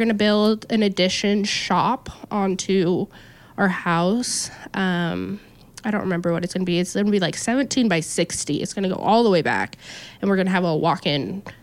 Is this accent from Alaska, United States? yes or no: no; Forest Grove, Oregon, United States; moved away; because I grew up in the Forest Grove area, so the clear cuts and stuff were a lot smaller. I moved down here, a lot bigger country